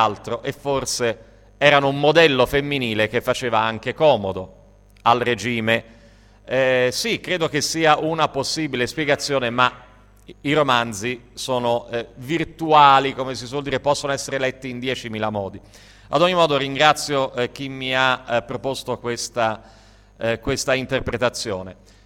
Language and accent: Italian; Tuscany, Italy; sì, sono toscano